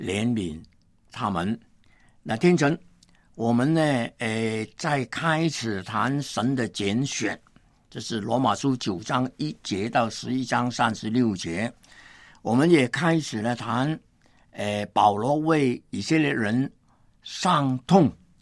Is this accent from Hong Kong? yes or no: yes; Hong Kong; 我本来是香港人